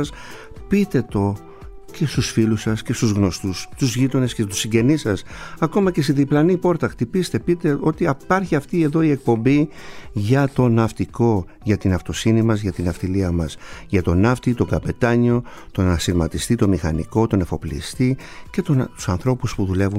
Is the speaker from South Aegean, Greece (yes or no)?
yes; Kasos, South Aegean, Greece; και τέλος από το νησί μου την Κάσο